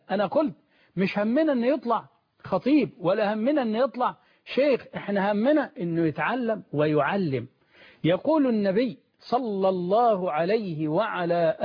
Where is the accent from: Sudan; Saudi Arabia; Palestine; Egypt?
Egypt